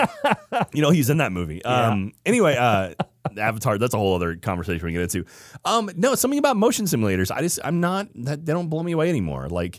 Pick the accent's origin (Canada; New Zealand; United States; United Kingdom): New Zealand; South Island; As a New Zealander at the bottom of the South Island, I feel a little theme park deprived.